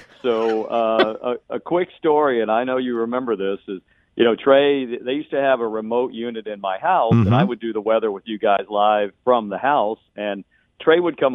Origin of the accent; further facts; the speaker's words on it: Atlanta, Georgia, United States; it really was close to the station I grew up listening to in Atlanta.